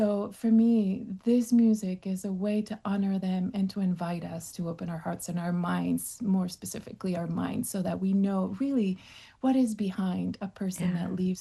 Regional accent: Ciudad Juarez, Chihuahua, Mexico; I am from Ciudad Juarez, Janae, mm-hmm. and I got to see with my very own eyes as we were driving at a highway, people were walking. I got to see these migrants because I'm from a border town.

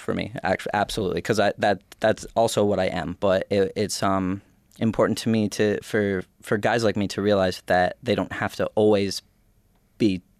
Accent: Oneonta, New York, United States; I literally have driven guys 3 hours to my hometown in Oneonta

